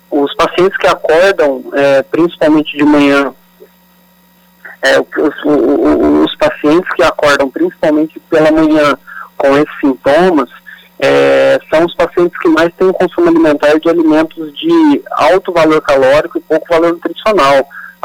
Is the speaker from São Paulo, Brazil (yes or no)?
yes; Barreiros, São Paulo, Brazil; eu sou de Barreiros, interior de São Paulo, e assim que formado, busquei algumas especializações aí na cidade de São Paulo.